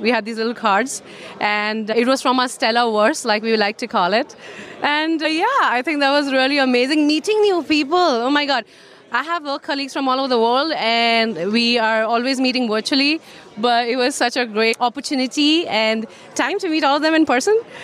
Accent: India; and I'm from India.

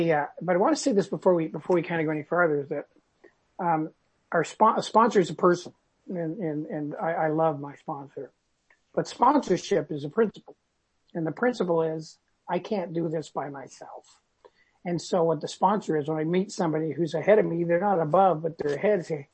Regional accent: Ontario, Canada; from Canada, as you know, from what Yvonne did, and live here in just outside of Toronto.

